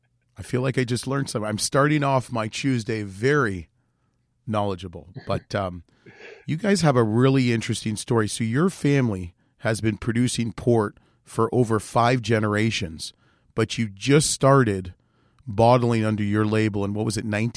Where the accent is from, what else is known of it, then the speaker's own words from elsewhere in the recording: Oakville, Ontario, Canada; So I grew up in Oakville, Ontario, Canada. I went to St. Thomas Aquinas Secondary School, a.k.a. High School.